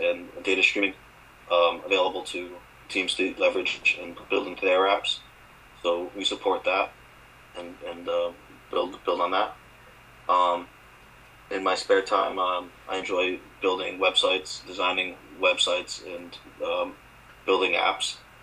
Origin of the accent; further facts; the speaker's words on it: Fall River, Massachusetts, United States; Just a little background on myself. I grew up in Fall River. I was born in Fall River.